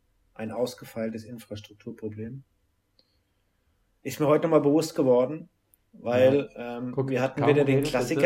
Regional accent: Mainz, Rhineland-Palatinate, Germany; Als Mainzer, hallo, was sollen wir sagen?

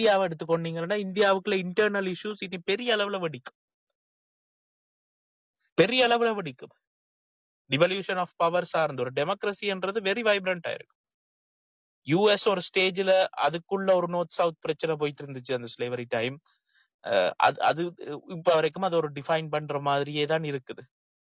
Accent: Sri Lanka; இலங்கையில இருந்து கொண்டு நாங்கள் இலங்கையர்கள் அந்த இலங்கையில இருக்கிறவர்கள்

